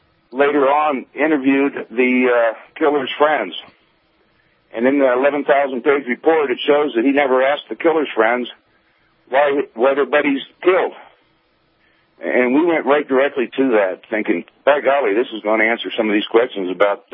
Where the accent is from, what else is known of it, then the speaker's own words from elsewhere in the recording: Colorado, United States; I'm from Colorado. We're the first state to...